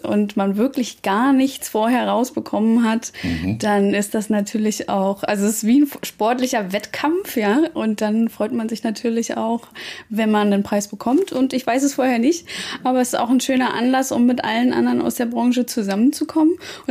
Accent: Saxony-Anhalt, Germany; born or raised there; also born or lived in Stuttgart / Berlin

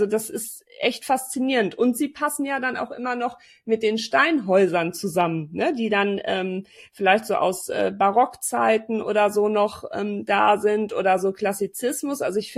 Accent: North Rhine-Westphalia, Germany; Bei uns im Sauerland

